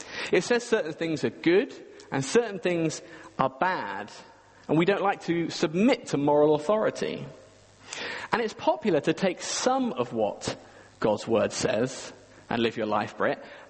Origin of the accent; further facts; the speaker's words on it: Swindon, South West England, United Kingdom; back in the home I grew up in Swindon, there was a mirror on the wall